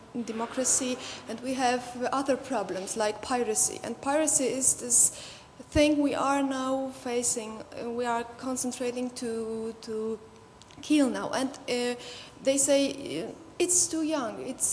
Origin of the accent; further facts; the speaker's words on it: Poland; English is a second language; I come from Poland.